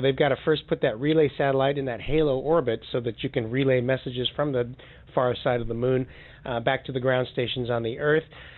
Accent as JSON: {"language": "English", "country": "United States", "tie": "born there", "said": "Oh, no, I'm an American. I was born in the U.S."}